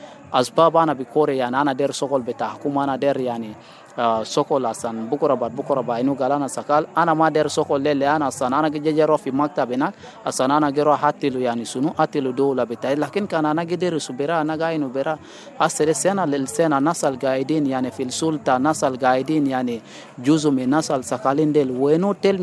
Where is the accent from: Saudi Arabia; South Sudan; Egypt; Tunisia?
South Sudan; ومن ده كله أنا كمواطن جنوبي